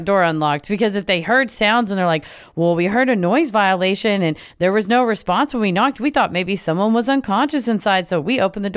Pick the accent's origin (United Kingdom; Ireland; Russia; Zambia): Russia; now in New Jersey, United States; I'm originally from Russia and spent the last 20 years in New Jersey